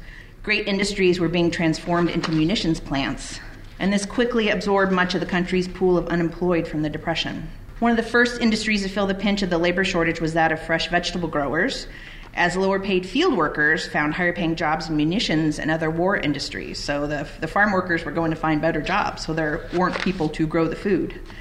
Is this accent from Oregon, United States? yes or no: yes; Oregon, United States; born or raised there; moved away